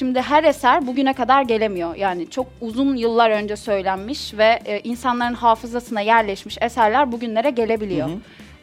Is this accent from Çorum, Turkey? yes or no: no; İzmit, Kocaeli, Turkey; Ben de öyle. İzmit'te doğdum büyüdüm.